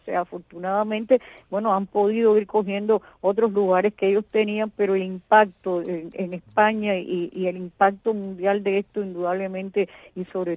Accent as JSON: {"language": "Spanish", "country": "Cuba", "also_born_or_lived": "Spain", "said": "yo me siento muy cubana también, ¿no?"}